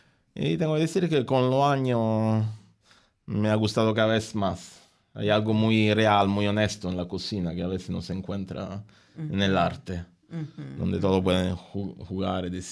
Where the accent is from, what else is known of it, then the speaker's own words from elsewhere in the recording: Italy; accent: Roman; Spanish is a second language; now in Australia; Yo tengo un acento más romano que sardo.